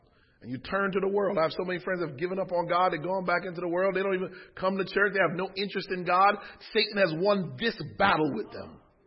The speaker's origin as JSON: {"language": "English", "region": "Connecticut", "country": "United States", "tie": "born or raised there", "said": "When I look at hip-hop, and I grew up in Connecticut, I used to go down into the Bronx, to Third Avenue to shop, and down into Brooklyn to shop."}